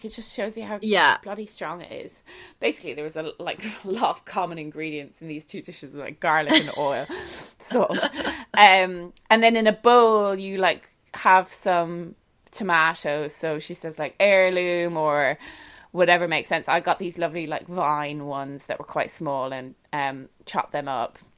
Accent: Ireland; I'm Irish

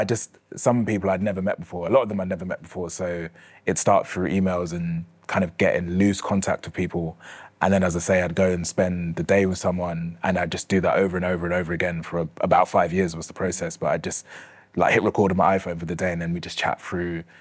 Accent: United Kingdom; growing up in Britain and living in Britain in this time period

